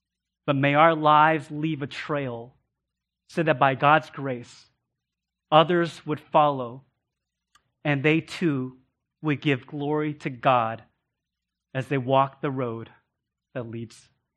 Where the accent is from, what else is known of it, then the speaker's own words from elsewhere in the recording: Sacramento, California, United States; I was born and raised in Sacramento, as Pastor Eric mentioned. In high school, our family moved to a new part of the city